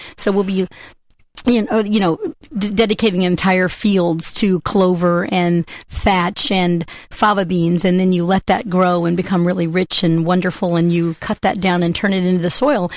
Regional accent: Midwest, United States; I'm from the Midwest. I grew up on a farm, and it's funny, I say I've kind of come full circle.

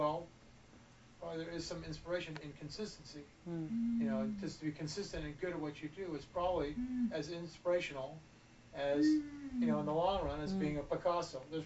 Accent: California, United States; also born or lived in Los Angeles; And so I'm a Californian, basically. I never thought, I've lived in LA, too.

